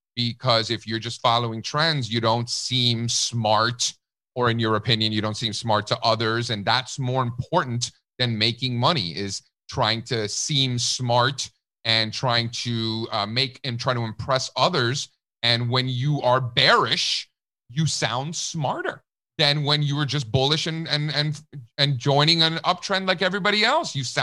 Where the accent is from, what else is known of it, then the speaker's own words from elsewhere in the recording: Miami, Florida, United States; moved away as an adult; also born or lived in New York / California; So I grew up in Miami. For those of you who don't know, I know Daniel knows. I left when I was 18. So this was a little over 20 years ago. And I went to college in New York, never went back, spent some time in California.